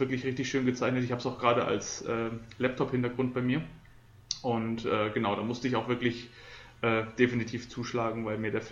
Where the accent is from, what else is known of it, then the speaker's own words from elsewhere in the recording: Coburg, Bavaria, Germany; das Kino bei uns in Coburg war damals noch, also ist heute auch, aber war damals noch ein Stück weiter außerhalb